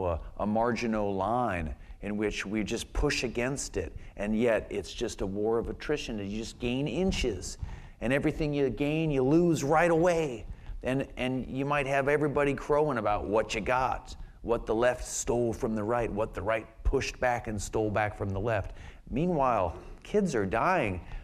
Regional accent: the South, United States; You know, when I grew up in the South, I never thought that those would ever come down.

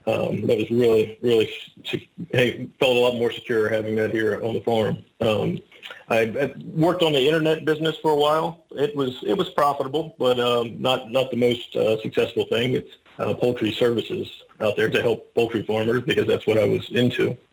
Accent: Maryland, United States; now in Delaware, United States; I live in Delaware, pretty close to the beaches. I was originally from Maryland.

